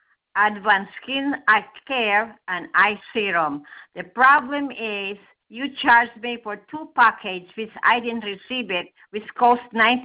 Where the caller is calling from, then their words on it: New Jersey, United States; I'm calling from New Jersey.